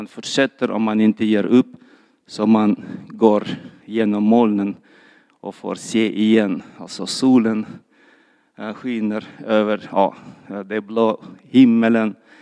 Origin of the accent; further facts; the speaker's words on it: Bishkek, Kyrgyzstan; now in Sweden; Och jag och Mohabbat, vi kommer från Kirgizistan. Det är ett bergland med höga berg